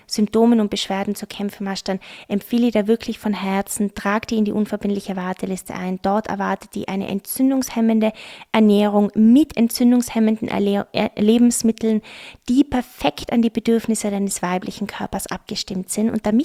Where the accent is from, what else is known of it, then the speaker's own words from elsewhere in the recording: Tyrol, Austria; natürlich Kaiserschmarrn als Tiroler Madel, darf man das natürlich nicht vergessen.